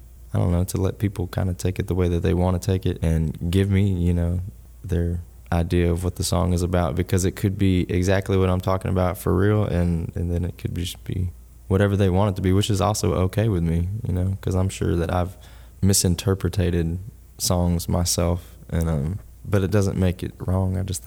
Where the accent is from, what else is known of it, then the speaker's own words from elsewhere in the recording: Xenia, Ohio, United States; also born or lived in Alaska / Alabama / Dayton; I was born in Alaska. Okay. My older sister was born in Shreveport. And then from Alaska, we went to Alabama, where my younger sister was born. And then from Alabama, we went to Ohio in Dayton, preschool to kindergarten in Dayton.